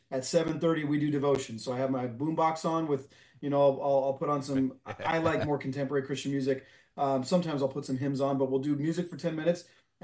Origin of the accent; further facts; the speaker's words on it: Fremont, California, United States; I am no one. I mean, I was from Fremont, California. Didn't know anybody in Hollywood or anywhere else for that matter in terms of the film industry.